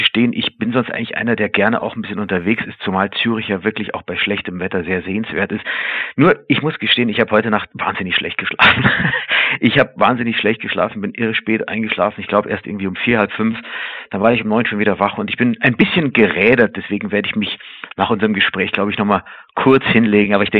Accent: Munich, Bavaria, Germany; now in Cologne, Germany; aber ich komme ja aus München und ich bin zwar selber in München geboren

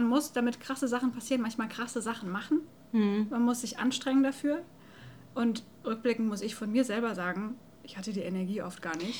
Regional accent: Baden-Württemberg, Germany; ich bin tatsächlich nochmal auch nach Stuttgart gefahren. Ich komme da aus der Nähe, aus dieser besagten schwäbischen Kleinstadt.

